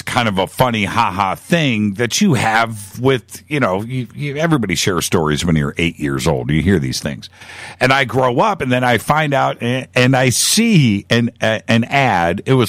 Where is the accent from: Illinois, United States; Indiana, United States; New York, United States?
Illinois, United States; Chicago; When I was a kid growing up in Chicago, there were these rumors going when I was very young, you know, under the age of 10.